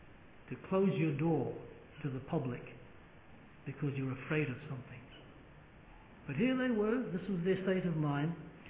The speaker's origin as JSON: {"language": "English", "country": "New Zealand", "tie": "born there", "said": "I was born in New Zealand and I was mixed a bit with sheep farmers."}